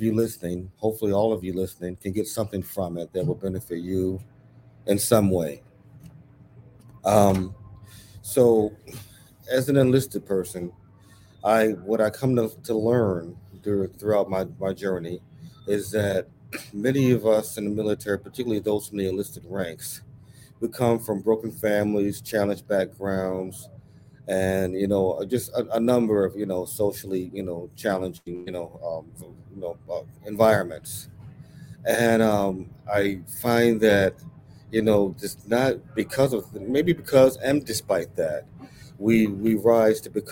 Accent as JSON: {"language": "English", "town": "Chicago", "region": "Illinois", "country": "United States", "tie": "born or raised there", "said": "So I grew up under projects in Chicago. My siblings and I pretty much had a large hand in raising ourselves and each other for a variety of reasons."}